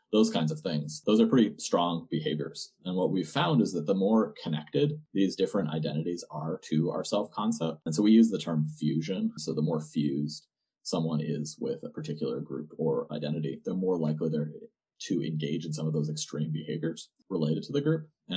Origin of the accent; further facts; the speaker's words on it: Boston, Massachusetts, United States; but I'm from Boston. Both of us are from Boston.